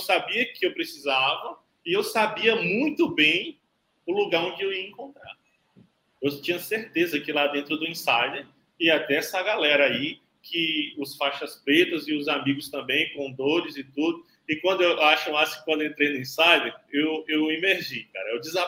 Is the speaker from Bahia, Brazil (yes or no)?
no; Teresina, Piauí, Brazil; É Teresina, no estado do Piauí. Aqui a gente está no Nordeste.